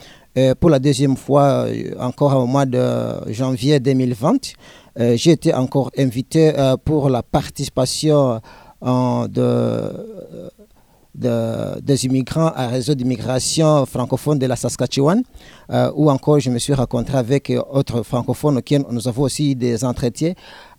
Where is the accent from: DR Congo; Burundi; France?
DR Congo; moved away as an adult; now in Uganda; Je suis Congolais de nature, par nationalité.